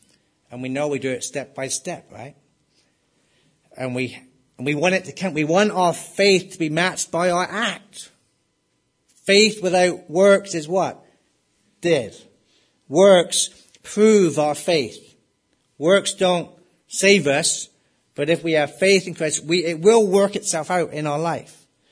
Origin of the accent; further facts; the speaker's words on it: England, United Kingdom; I'm just English, I can't. I'm like white and English, I can't move very good.